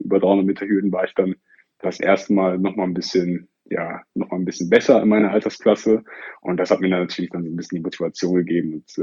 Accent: Oberhausen, North Rhine-Westphalia, Germany; auf der anderen Seite gab es so einen sogenannten Schulwaldlauf bei uns in Oberhausen.

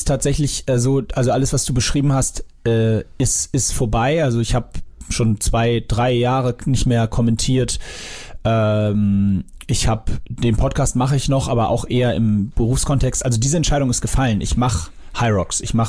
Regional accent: Sylt, Schleswig-Holstein, Germany; Ich bin auf Sylt aufgewachsen quasi.

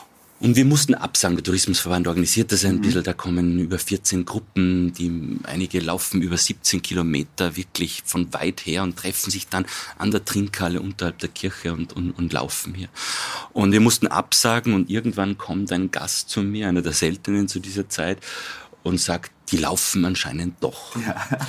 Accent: Salzburg, Austria; ich als Salzburger

